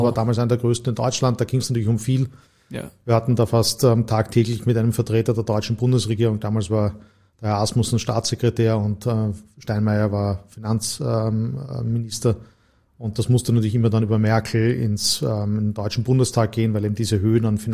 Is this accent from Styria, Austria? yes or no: yes; Styria, Austria; Also wir sind beide Steirer und haben in Graz zu studieren begonnen